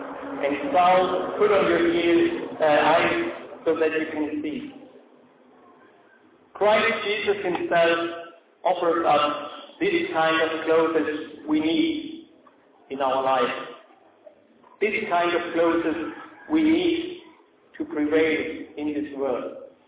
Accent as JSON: {"language": "English", "country": "Germany", "said": "I'm coming from Germany. At this time of year, it is almost freezing."}